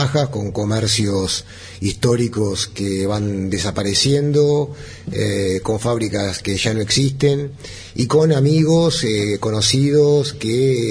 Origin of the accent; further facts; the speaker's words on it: Mar del Plata, Buenos Aires Province, Argentina; Para quienes procedemos de Mar del Plata